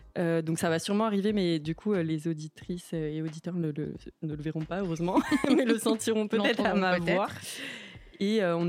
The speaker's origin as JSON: {"language": "French", "town": "Joncherie-sur-Suippes", "region": "Grand Est", "country": "France", "tie": "born or raised there", "said": "J'ai grandi, donc pour l'ordre, j'ai grandi en Champagne-Ardenne, dans un petit village qui s'appelle Joncherie-sur-Suippes, de 200 habitants."}